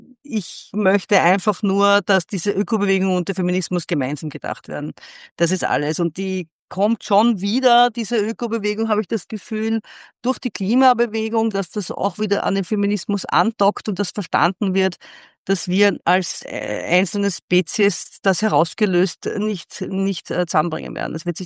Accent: Austria; bei uns in Österreich

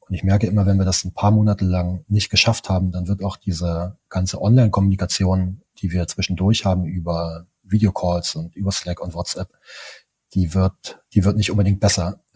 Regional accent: East Germany, Germany; ich bin im Osten von Deutschland groß geworden

